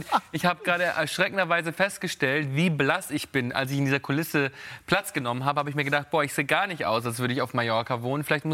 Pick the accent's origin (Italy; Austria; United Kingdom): Italy; now in Spain; Also ich bin ja Italiener